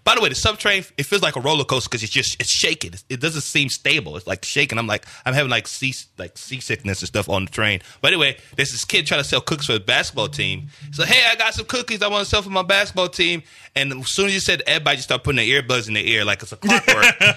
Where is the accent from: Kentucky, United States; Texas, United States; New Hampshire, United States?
Texas, United States; Houston; I'm walking really slow because I'm from Houston. We walk slow.